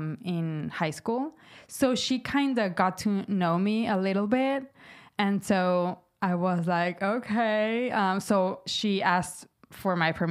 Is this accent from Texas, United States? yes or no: yes; Laredo, Texas, United States; also born or lived in Monterrey, Mexico; So I was born in Mexico, in Monterrey. And my parents got divorced when I was two. My mom and I went to live to Laredo. And then we moved to the U.S. side of the border, Laredo, Texas.